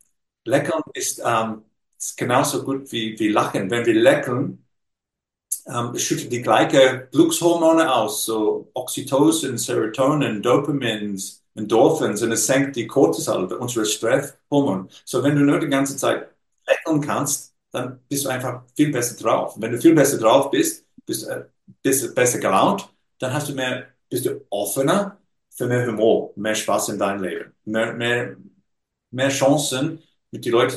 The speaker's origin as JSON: {"language": "German", "country": "Australia", "said": "ich bin ein Australier, ich bin ein ganz normaler Australier, ich komme aus einer ganz normalen australischen Familie, die waren im Iron and Steel Business."}